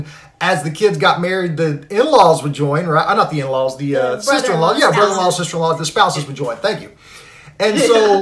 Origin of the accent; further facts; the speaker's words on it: Louisiana, United States; I grew up in South Louisiana, and my family, I grew up singing with my family.